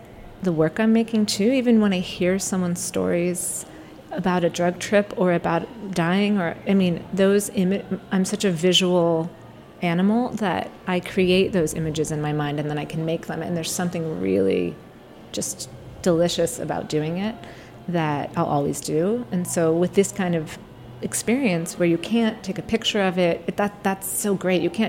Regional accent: Pittsburgh, Pennsylvania, United States; No, I grew up in Pittsburgh.

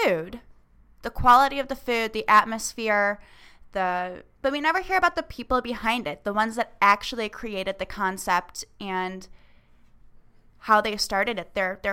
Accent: Detroit, Michigan, United States; now in Los Angeles, United States; I am originally from the Detroit area. Spent 6 years overseas and am now living in Los Angeles.

